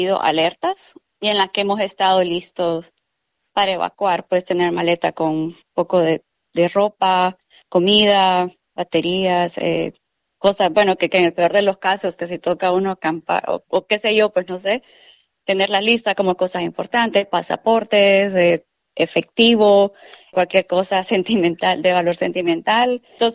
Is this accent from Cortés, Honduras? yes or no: yes; San Pedro Sula, Cortés, Honduras